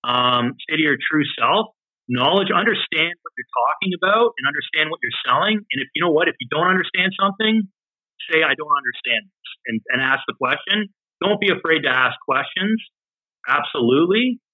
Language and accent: English; Canada; being a Canadian, like working for a U.S. bank in Canada